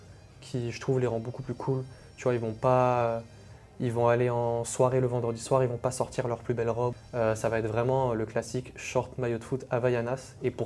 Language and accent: French; France; moi, les gars, je suis français et en plus, je suis tunisien